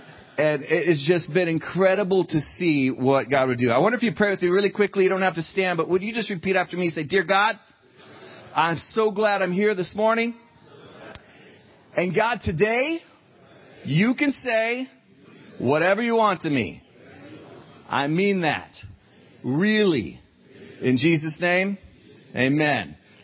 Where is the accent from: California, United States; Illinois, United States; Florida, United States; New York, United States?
California, United States; Sacramento; on refugees that are pouring into my hometown right now, Sacramento, California